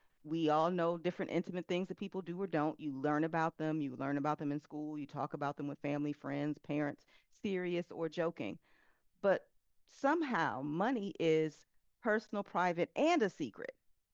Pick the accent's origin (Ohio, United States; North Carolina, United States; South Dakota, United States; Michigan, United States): Michigan, United States; Detroit; I'm from Detroit, Michigan, and it was an insanely amazing Italian restaurant.